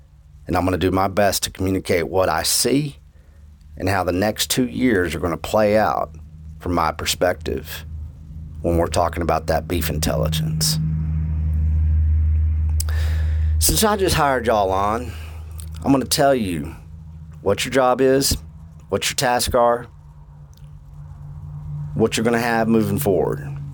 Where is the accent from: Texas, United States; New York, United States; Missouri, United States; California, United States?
Texas, United States; See, I come from the Llano Estacado, the desert high plains, a place that is referred to as the Caprock and the land of the Comanches, Camacharia, the Texas Panhandle